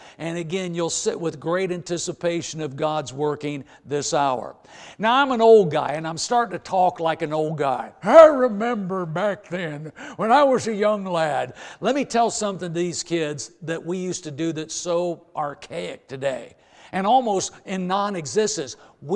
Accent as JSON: {"language": "English", "region": "Indiana", "country": "United States", "said": "I'm a hick from Indiana."}